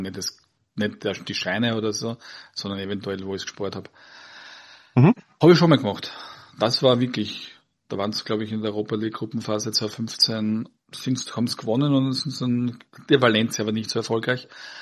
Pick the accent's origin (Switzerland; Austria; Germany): Austria; Das ist halt immer diese Dorfplatzstimmungen bei uns in Österreich, das gibt's in Deutschland alles nicht.